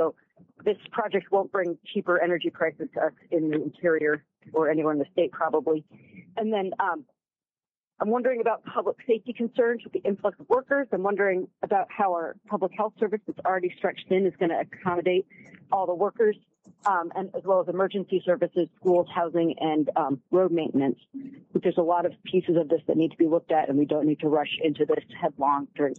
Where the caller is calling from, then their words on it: Fairbanks, Alaska, United States; I'm calling in from Fairbanks, and I'm calling because I have some concerns about this bill.